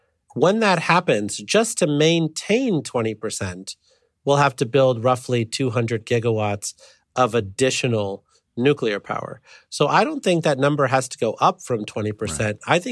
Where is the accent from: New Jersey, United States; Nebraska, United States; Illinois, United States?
Illinois, United States; I grew up near the Byron nuclear power plant.